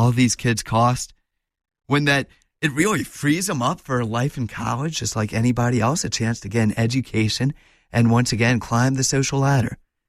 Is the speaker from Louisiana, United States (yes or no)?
yes; New Orleans, Louisiana, United States; I remember when I was a kid, I grew up in Uptown New Orleans.